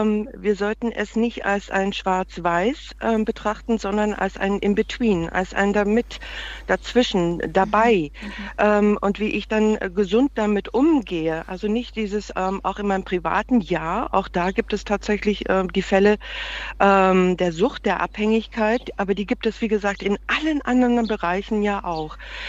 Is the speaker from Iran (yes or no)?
no; South Africa; Ich komme ursprünglich aus Südafrika, meine Familie ist über die ganze Welt verstreut